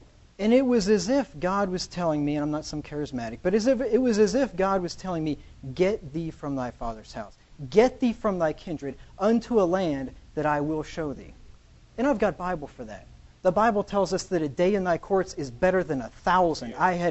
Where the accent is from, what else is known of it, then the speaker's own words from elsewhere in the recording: Pennsylvania, United States; I grew up in Pennsylvania. I was converted there.